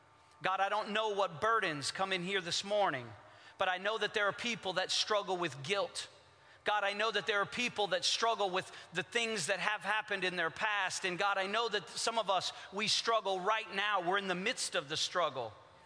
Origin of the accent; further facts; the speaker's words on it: Port-au-Prince, Ouest, Haiti; Like I said, I grew up in Port-au-Prince, Haiti. I grew up being in church every time the doors were opened.